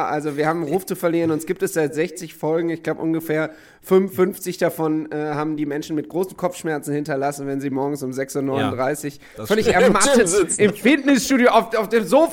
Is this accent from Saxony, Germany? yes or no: no; Düsseldorf, North Rhine-Westphalia, Germany; In Köln Erfahrungen sammeln ist für mich als Düsseldorfer sowieso schon immer schwierig